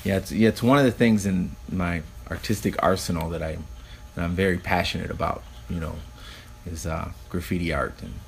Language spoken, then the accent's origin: English; Minneapolis, Minnesota, United States; also born or lived in New Richmond, Wisconsin; Yes, pretty much born and raised in Minneapolis. I've lived in all different sides of the city, from Prospect Park to South Minneapolis to North Minneapolis. Lived in New Richmond, Wisconsin in middle school years.